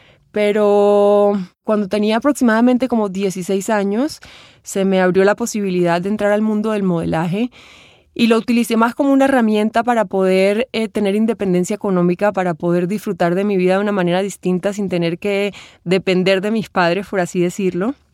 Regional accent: Santa Marta, Magdalena, Colombia; also born or lived in Bogotá; con mi tierra, con mi esencia, con ese lugar que me vio crecer, que es Santa Marta. Ahí tuve la oportunidad de vivir mis primeros 16 años de vida, aunque nací en Bogotá, crecí desde los 6 meses en Santa Marta.

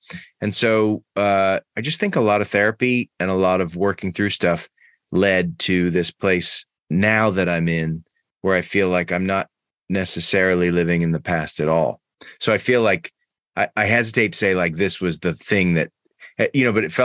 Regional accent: Massachusetts, United States; Like, I grew up in Massachusetts.

